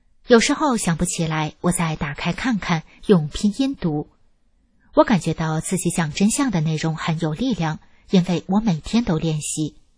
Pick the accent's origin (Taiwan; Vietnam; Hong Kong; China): Vietnam; Chinese is a second language; 您好，很高兴认识，我是越南人，我的中文很差